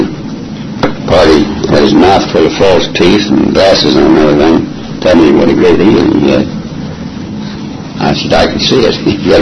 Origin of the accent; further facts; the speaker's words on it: Scotland, United Kingdom; He's a Scotsman. I'm glad I'm a Scotsman.